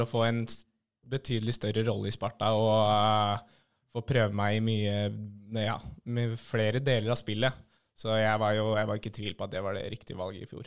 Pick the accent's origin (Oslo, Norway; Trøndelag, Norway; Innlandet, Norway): Innlandet, Norway; Hamar; Og jeg er jo fra Hamar